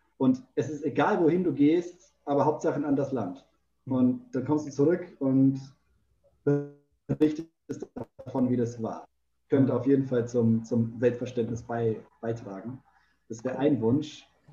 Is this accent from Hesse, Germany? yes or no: yes; Darmstadt, Hesse, Germany; now in Brazil; Also ich als Darmstädter muss ja sagen, mein Club aus meiner Heimatstadt, der war mal in der ersten Liga